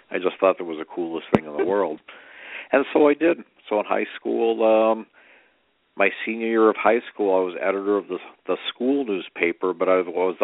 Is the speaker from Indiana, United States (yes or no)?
no; Illinois, United States; accent: Chicago; now in Naperville, United States; growing up in and around the Chicago area. So you can hear that probably in my Chicago accent